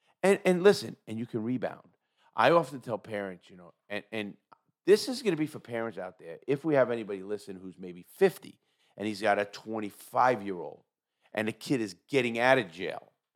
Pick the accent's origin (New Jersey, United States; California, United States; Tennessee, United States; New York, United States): New York, United States; New York City; There's zero prejudice in our family. We come from New York City.